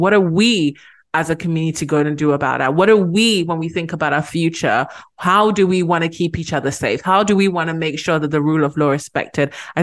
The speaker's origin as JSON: {"language": "English", "country": "Ghana", "tie": "born or raised there", "accent": "British", "said": "Despite my very British accent, I am Ghanaian. I grew up in Ghana. You know, I have family in Ghana. I'm in Ghana a lot. I spend a lot of time in Ghana."}